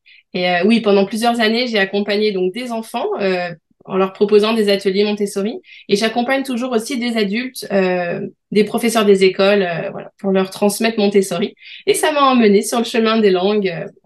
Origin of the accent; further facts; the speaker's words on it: France; je suis française